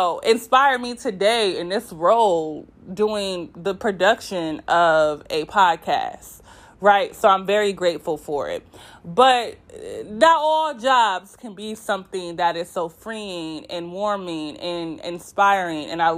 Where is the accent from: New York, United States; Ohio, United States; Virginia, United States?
New York, United States; Rochester; working through the Summer of Opportunity program in my hometown of Rochester.